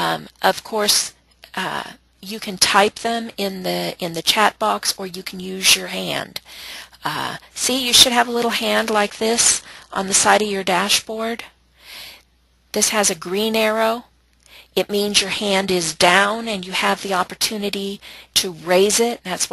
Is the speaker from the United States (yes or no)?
yes; Florida, United States; from Florida